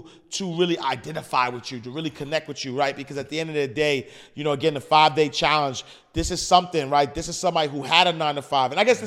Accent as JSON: {"language": "English", "region": "New York", "country": "United States", "said": "I mean, I'm from New York, so East Orange ain't no easy place."}